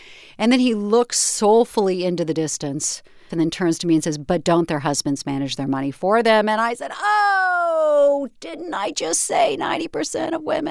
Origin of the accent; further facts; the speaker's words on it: the South, United States; I grew up in the same society we all did, and I grew up in the South, and the boys do the money